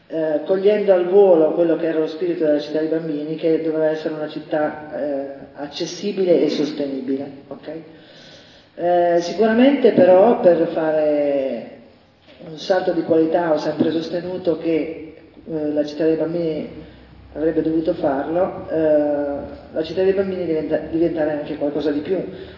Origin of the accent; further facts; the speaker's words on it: Parma, Emilia-Romagna, Italy; io sono di Parma, però ho lavorato 20 anni in una città dove i brand contano